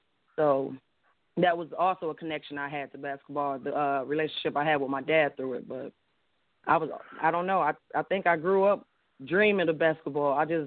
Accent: Pontiac, Michigan, United States; You know, so growing up in Pontiac, I enjoyed it. I love the coaches. I love the community. I love the activities we had. I went to Pontiac Northern, class of 2005.

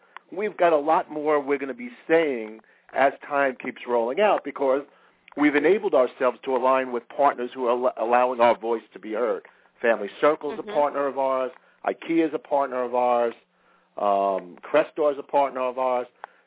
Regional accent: Brooklyn, New York, United States; I grew up in Brooklyn with a family that did not cook.

